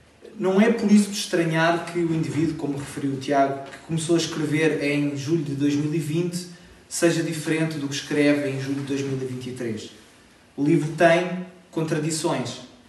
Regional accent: Portugal; moved away; vista de fora de Portugal, como português imigrante.

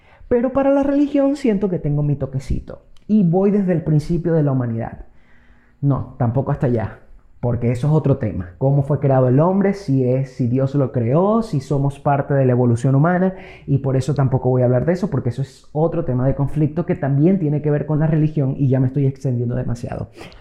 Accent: Maracaibo, Zulia, Venezuela; vivo en una ciudad súper creyente de la Virgen María, soy de Venezuela, para los que no lo sepan, de Maracaibo

